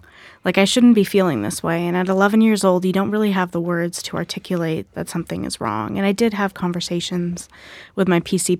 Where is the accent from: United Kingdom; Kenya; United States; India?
India; I'm Indian, and I think talking to someone from the same cultural background was very reassuring for my parents